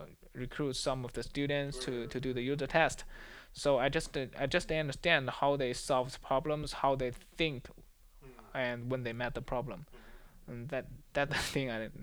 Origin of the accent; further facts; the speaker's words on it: China; English is a second language; because I came from China, and it's totally different.